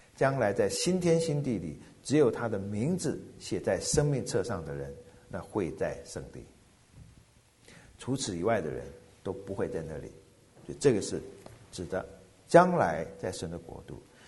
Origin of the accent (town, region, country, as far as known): China